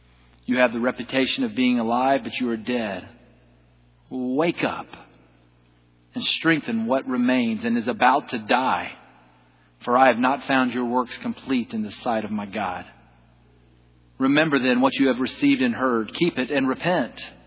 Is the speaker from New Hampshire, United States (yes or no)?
no; South Carolina, United States; I'm from South Carolina. I pull the southern thing off a little better than he does.